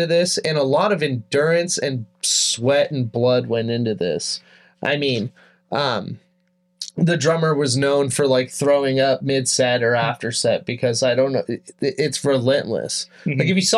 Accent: Tehachapi, California, United States; So I'm from Tehachapi, so anyways, I knew this girl, and it was her birthday, and I came down to Bakersfield.

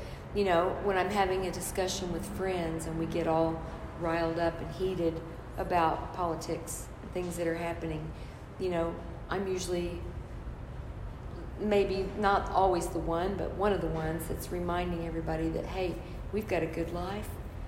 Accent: Tulsa, Oklahoma, United States; And especially, I grew up in North Tulsa. You know, the fact is there's so much inequality. I live in North Tulsa.

